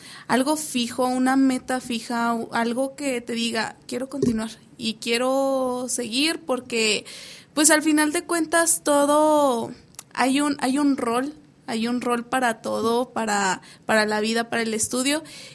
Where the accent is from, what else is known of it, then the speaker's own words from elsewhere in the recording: Durango, Mexico; No, sí soy de aquí, de Durango.